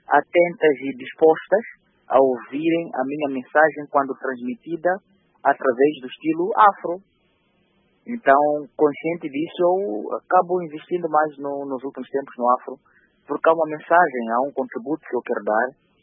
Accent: Beira, Sofala, Mozambique; porque eu sou da Beira particularmente, sou moçambicano, mas sou da Beira, e Beira é aquela cidade que tem uma ligação muito especial com o estilo tropical.

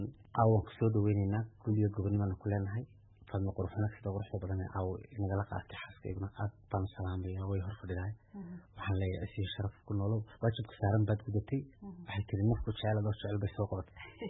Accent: Erigavo, Sanaag, Somalia; also born or lived in Mogadishu; anu muqdishaan ku dhashay waxaan dhashay edifor sideetan iyo afartii waxaan ku koray ergaabo

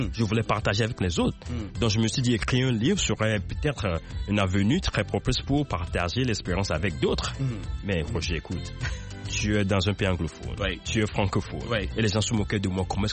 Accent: Lomé, Maritime, Togo; now in Omaha, United States

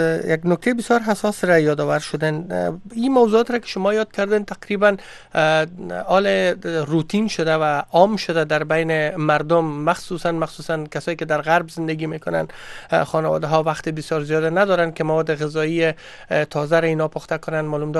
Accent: Afghanistan; moved away; ولی ما به تازگی ها چند سال میشه از افغانستان آمدیم

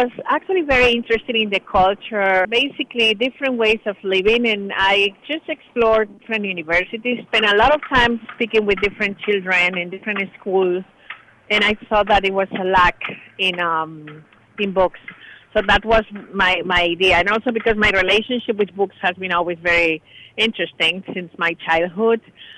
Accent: Valencia, Valencian Community, Spain; also born or lived in Madrid; I was born in Valencia in Spain, and I studied in Madrid.

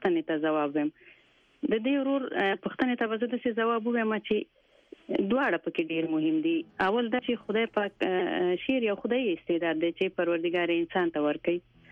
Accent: Afghanistan; زه د ماته ډیر شو کالو یم، او د افغانستان هغه لورې ما چې په جنگ کې پیدا او په جنگ کې دا ته ډیر شو کالو شولم.

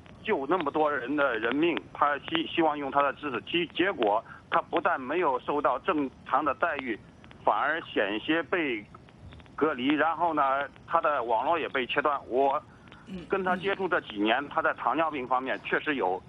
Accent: Jiangsu, China; 我是江苏的

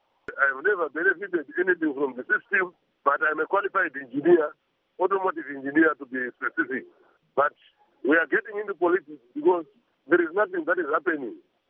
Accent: Dzivarasekwa, Harare, Zimbabwe; I was born and bred in Tsibarasekwa.

